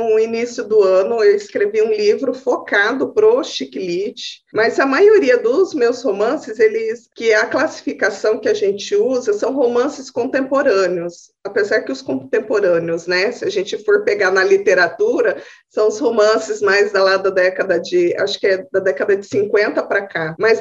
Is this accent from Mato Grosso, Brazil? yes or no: yes; Cuiabá, Mato Grosso, Brazil; now in Campo Grande, Brazil; Eu tive uma mudança aí de cidade, que eu sou cuiabana, morava em Cuiabá, mudei para Campo Grande.